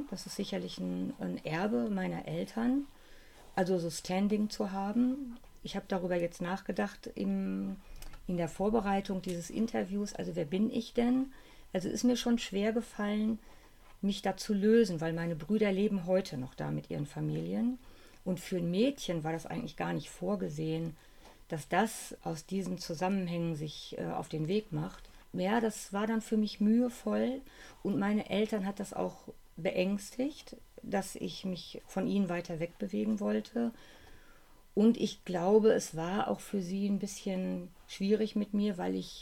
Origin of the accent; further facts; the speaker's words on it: North Rhine-Westphalia, Germany; now in Cologne, Germany; Ich bin 65 Jahre alt. Ja, ich komme aus einer kleinen Stadt im Sauerland. Meine Mutter ist Floristin, mein Vater war Gärtnermeister. Und ich bin in diesem Betrieb, was auch gleichzeitig unser Zuhause war, mit zwei Brüdern groß geworden.